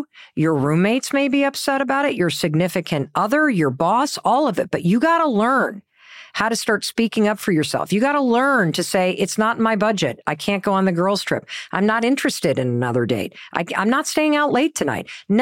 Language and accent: English; Midwest, United States; Like, for example, when I met my husband, Chris, I grew up in the Midwest.